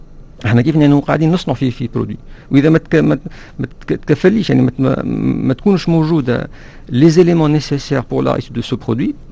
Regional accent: Tunisia; عندنا في تونس

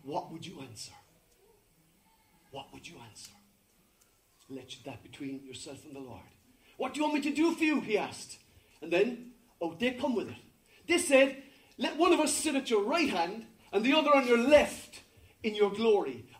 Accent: Ireland; And we think to ourselves, because we're Irish, the cheek of you. How dare you ask that? But that's because we're Irish.

